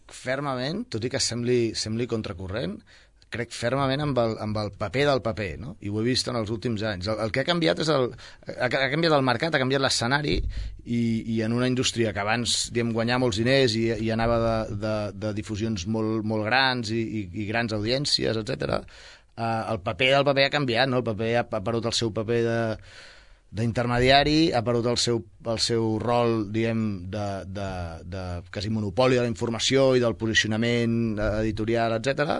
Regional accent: Sabadell, Catalonia, Spain; jo sóc de Sabadell, nascut i criat a Sabadell, i això marca

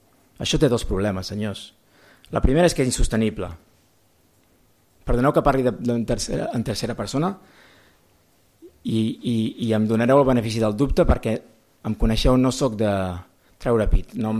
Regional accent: Sabadell, Catalonia, Spain; perquè jo sóc de Sabadell

